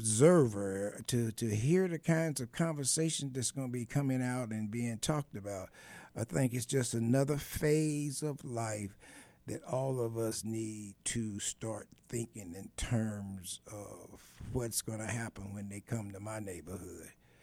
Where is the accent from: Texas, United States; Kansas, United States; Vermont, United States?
Kansas, United States; Kansas City; You know me, I grew up in Argentina, in Kansas City, Kansas. I talk about woods.